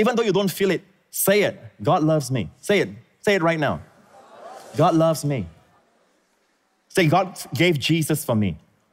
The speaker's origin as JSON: {"language": "English", "country": "Singapore", "also_born_or_lived": "Malaysia", "said": "Although I was born in Singapore, I'm a Singaporean and all that, I lived for 8 years. My father was working in Malaysia and we stay in the kampong area."}